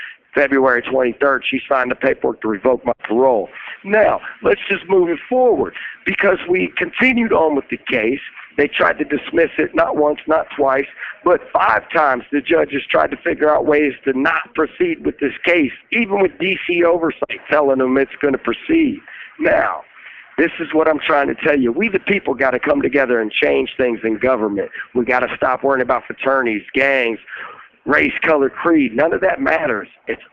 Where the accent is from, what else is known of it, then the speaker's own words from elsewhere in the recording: Florida, United States; I am not him. I'm from Florida. I've never been born in Ohio.